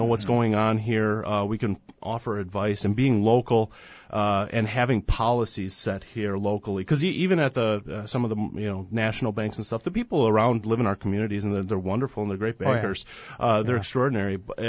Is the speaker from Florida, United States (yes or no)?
no; Appleton, Wisconsin, United States; I grew up here in Appleton. I went to Appleton West, Ripon College, went to Milwaukee for a little while, and then came back home when we started having kids.